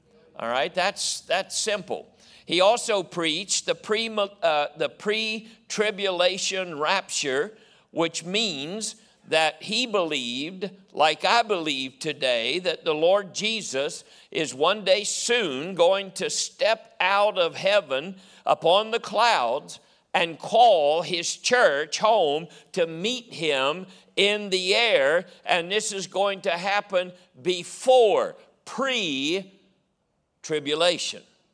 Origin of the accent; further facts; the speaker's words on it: Illinois, United States; moved away; But see, I came from Illinois, and everything out there is in squares.